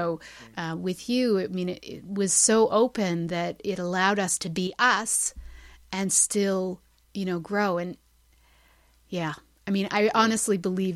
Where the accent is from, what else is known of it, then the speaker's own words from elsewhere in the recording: Canada; Me, I'm Canadian.